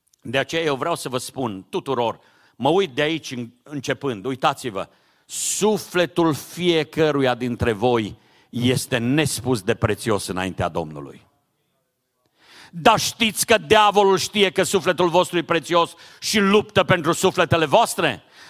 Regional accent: Romania; Acum eu vin din România, nu știu dacă la dumneavoastră se întâmplă asta. Avem biserici mai mici în țară.

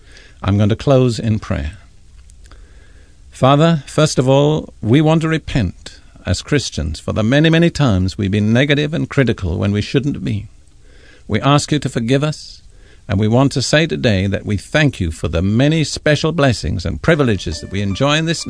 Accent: India; born there; also born or lived in United Kingdom; I was born in India. I was educated in Britain. Before I was 20, I'd visited nearly all the nations of Western Europe. Since then, I've visited more nations than I care to count. I speak probably 8 or 10 languages.

